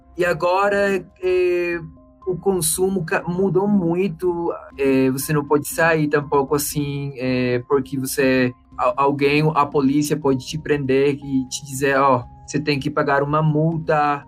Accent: Caribbean coast, Colombia; Portuguese is a second language; Eu sou de uma cidade no litoral norte do Caribe colombiano, chamado Barranquilla. Eu não sei se vocês ouviram desse nome … vem de lá. Eu moro em Bogotá por questões do trabalho

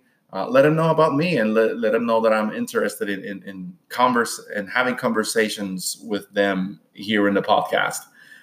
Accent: Puerto Rico; now in United States; I mentioned in the podcast, for example, that I'm from Puerto Rico, and for us, aging is not necessarily a bad thing, right?

